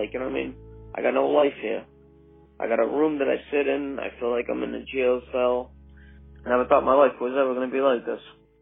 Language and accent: English; Somerville, Massachusetts, United States; also born or lived in Fitchburg; now in Portugal; I'm originally from Somerville. That's where I grew up. I lived in Fitchburg.